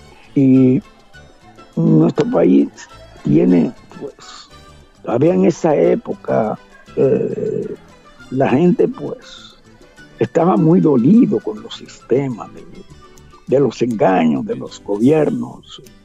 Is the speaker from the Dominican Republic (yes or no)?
yes; Dominican Republic; son los mismos problemas que tenemos nosotros en Santo Domingo